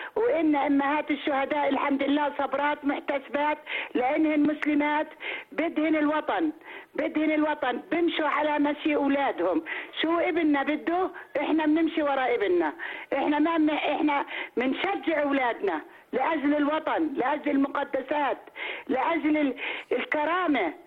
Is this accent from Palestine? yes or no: yes; Palestine; إحنا كشعب فلسطيني كلياتنا مشروع شهادة.